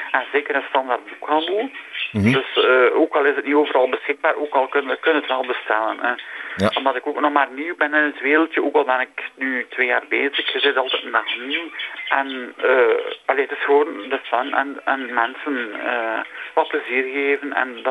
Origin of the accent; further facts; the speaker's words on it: Flanders, Belgium; now in Tielt, Belgium; Omdat ik oorspronkelijk van Oost-Vlaanderen ben, maar al 21 jaar in West-Vlaanderen in Tielt woon.